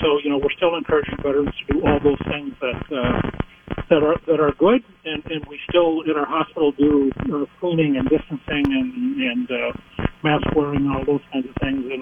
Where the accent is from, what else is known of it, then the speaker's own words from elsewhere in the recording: Mankato, Minnesota, United States; You know, I was raised in Mankato, and my dad is a veteran